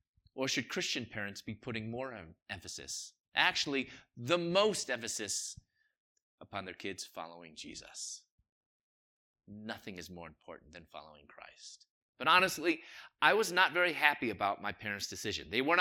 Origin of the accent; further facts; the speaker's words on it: Chicago, Illinois, United States; I'm originally from Chicago. I was going to dental school in Louisville.